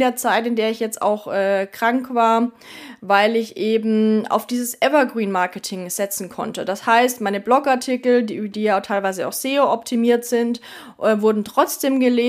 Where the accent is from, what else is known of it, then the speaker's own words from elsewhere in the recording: Neuburg an der Donau, Bavaria, Germany; Und da haben wir jetzt hier mal in Neuburg an der Donau, meiner Heimatstadt, eine Printanzeige getestet